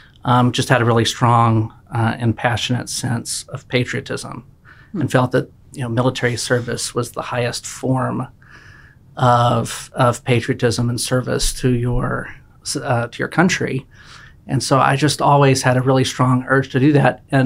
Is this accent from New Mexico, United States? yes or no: yes; New Mexico, United States; and Southeast New Mexico, which is where I'm from, is oil and gas country, you know, so people are really independent spirited out ther